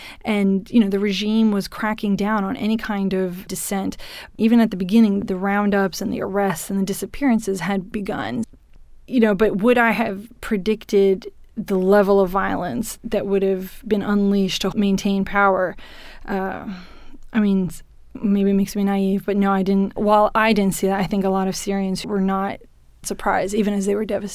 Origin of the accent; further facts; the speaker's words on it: United States; as an American, is really something you can never understand